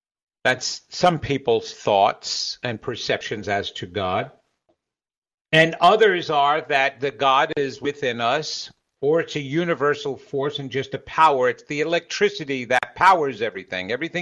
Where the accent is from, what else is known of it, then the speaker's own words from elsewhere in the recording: New York, United States; I'm from New York, so I've got a hardcore soul.